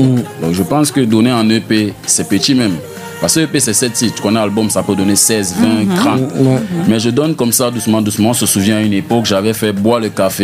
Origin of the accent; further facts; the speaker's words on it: Cameroon; born there; Mais moi je suis né au Cameroun.